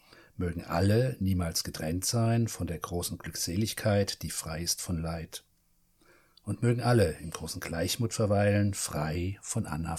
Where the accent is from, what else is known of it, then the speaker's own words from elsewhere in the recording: Frankfurt, Hesse, Germany; Ich bin ja Frankfurter.